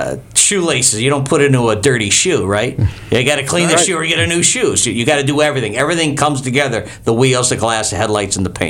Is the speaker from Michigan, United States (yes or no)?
no; Cleveland, Ohio, United States; moved away; I'm from Cleveland, Ohio. I moved down here 3 years ago.